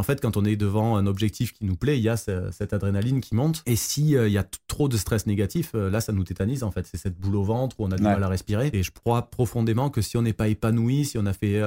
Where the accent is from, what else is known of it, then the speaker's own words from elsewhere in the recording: Marseille, Provence-Alpes-Côte d'Azur, France; Alors moi je suis de Marseille